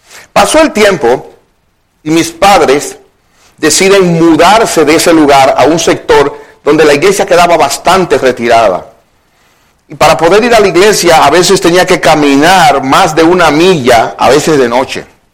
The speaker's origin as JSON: {"language": "Spanish", "country": "Dominican Republic", "said": "en República Dominicana. El pastor Howard Shoemake fue un hombre muy emprendedor. Hubo una revolución en mi país en el año 1965."}